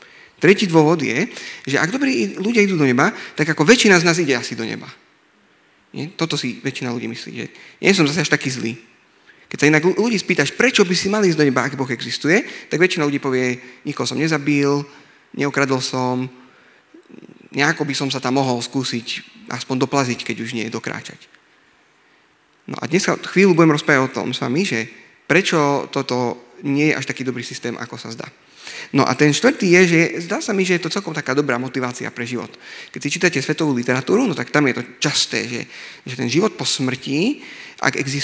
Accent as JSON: {"language": "Slovak", "town": "Revúca", "region": "Banská Bystrica Region", "country": "Slovakia", "said": "som z Revúcej"}